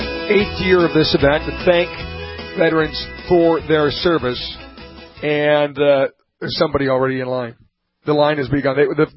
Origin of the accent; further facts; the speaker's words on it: Minnesota, United States; I was born and raised in Minnesota, so I'm not anti-Minnesota.